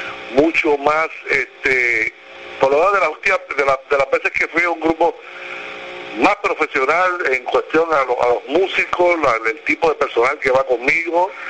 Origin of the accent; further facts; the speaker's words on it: Puerto Rico; Edgar es un talento de mi pueblo, es de mi pueblo, un muchachito que lo he visto crecer muy, muy bueno. Apadrinado por Tito Roa, que Tito Roa salió de aquí, de Puerto Rico